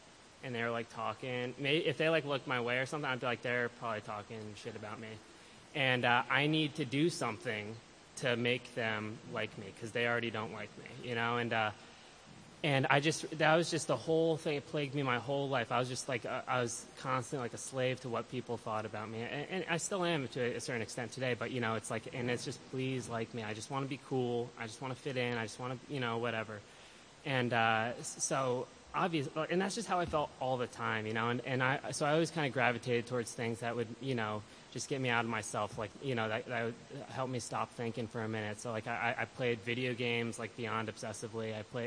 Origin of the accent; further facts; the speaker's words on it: Greenwich, Connecticut, United States; So, I was born in Connecticut. I grew up in Greenwich, Connecticut.